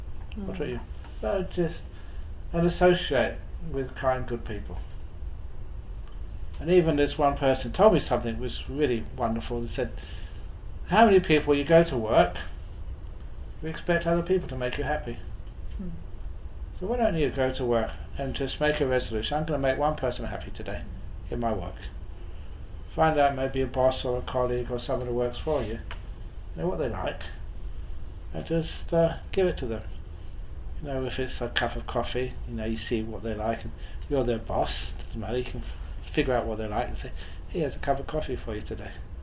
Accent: Australia; because she knew I was from Australia, and what the hell are you doing here?

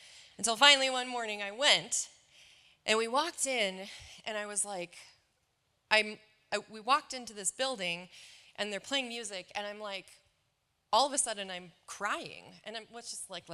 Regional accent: Alexandria, Minnesota, United States; also born or lived in Morris; I grew up, I was born in Morris, which is a little ways down the road. I lived there until I was about 7, and then we moved to Alexandria.

